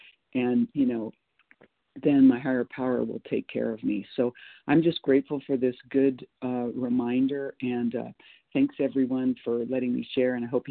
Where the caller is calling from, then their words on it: Boise, Idaho, United States; Boise, Idaho. Recovered compulsive reader.